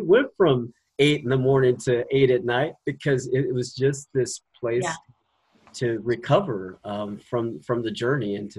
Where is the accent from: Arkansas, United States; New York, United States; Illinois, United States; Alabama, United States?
Arkansas, United States; And I grew up in Arkansas, and I grew up attending an African American missionary Baptist church, yeah.